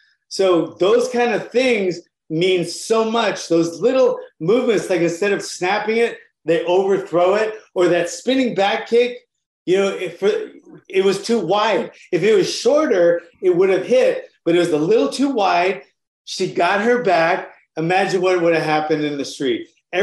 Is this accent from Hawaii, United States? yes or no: yes; Honolulu, Hawaii, United States; I got started in Honolulu, Hawaii. I'm from Honolulu, Hawaii